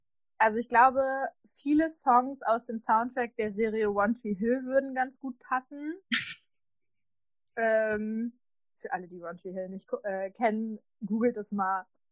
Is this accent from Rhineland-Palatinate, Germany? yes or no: no; North Rhine-Westphalia, Germany; ich komme ja aus Westfalen und was da tatsächlich gar nicht so unüblich ist, ist Rosinenstuten mit Salami zu essen.